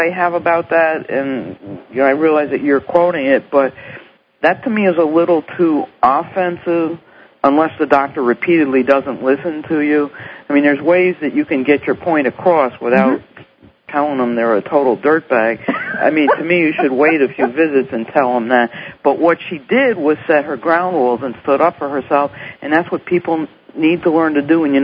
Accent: New York, United States; I'm from New York, in case you couldn't tell that already.

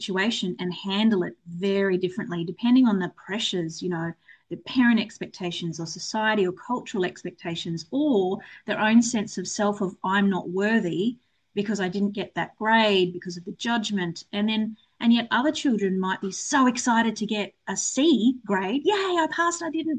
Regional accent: Australia; I'm Australian, so we like to swear a lot.

